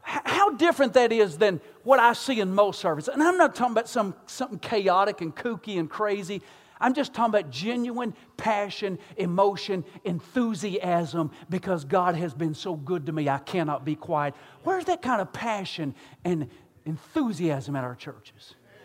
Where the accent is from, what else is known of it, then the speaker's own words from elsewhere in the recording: Kentucky, United States; I'm from Kentucky, and they would say, well, what do the ladies do while the guys are watching television? I said, you ain't been down here.